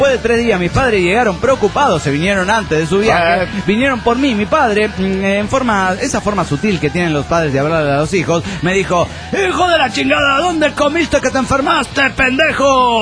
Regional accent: Perote, Veracruz, Mexico; me pidieron que regresara a Jalapa, a Perote, mi ciudad natal, de Jalapa a Perote, mi ciudad natal

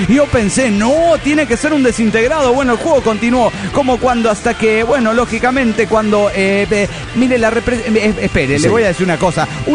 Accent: Cali, Valle del Cauca, Colombia; de Cali, Colombia.

